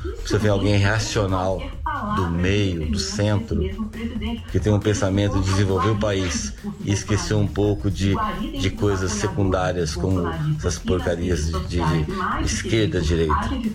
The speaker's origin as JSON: {"language": "Portuguese", "region": "São Paulo", "country": "Brazil", "said": "sou aqui de São Paulo, capital."}